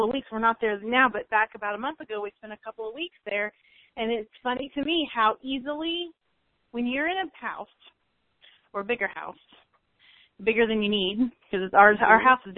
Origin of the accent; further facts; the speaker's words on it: Illinois, United States; You know, we lived in Terre Haute for a while. I'm from Illinois.